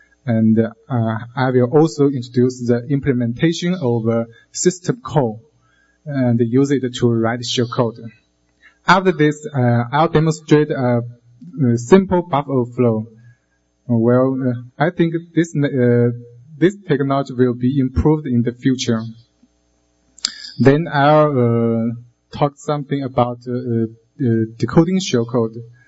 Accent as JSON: {"language": "English", "country": "China", "said": "from China."}